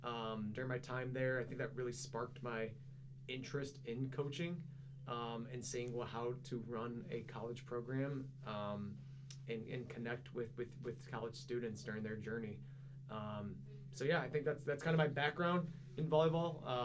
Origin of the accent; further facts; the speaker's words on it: Illinois, United States; Yeah, I grew up in the Chicago Western suburbs, so not too far from Dominican.